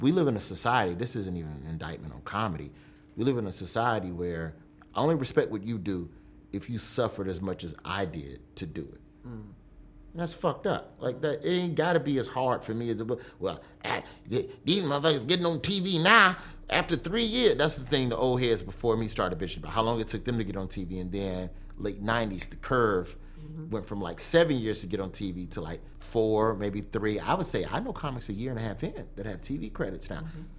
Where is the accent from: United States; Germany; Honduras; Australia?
United States; the South; The one advantage to growing up in the South doing stand up is that you perform for a different demo every week.